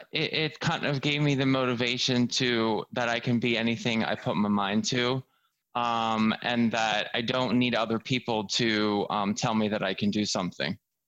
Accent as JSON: {"language": "English", "town": "Philadelphia", "region": "Pennsylvania", "country": "United States", "said": "Northeast Philadelphia."}